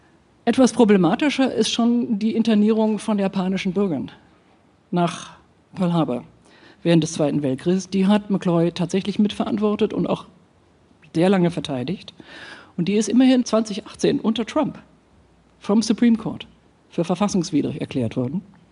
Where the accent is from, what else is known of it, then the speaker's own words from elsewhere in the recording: Bonn, North Rhine-Westphalia, Germany; born there; ich komme auch von hier. Das klang jetzt eher rheinisch. Ich bin in Bonn geboren, aber meine Großeltern haben hier gewohnt.